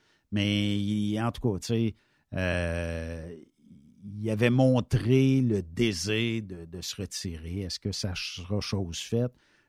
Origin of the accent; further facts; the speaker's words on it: Ferme-Neuve, Quebec, Canada; Fait que si, mettons, chez nous, à Ferme-Neuve, il y a un incident qui arrive, ben c'est tous les autres festivals qui vont écoper en assurance, vous le savez.